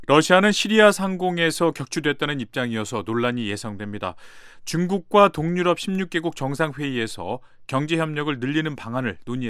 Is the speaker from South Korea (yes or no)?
no; Malaysia; Korean is a second language; 말레이시아에서 왔어요.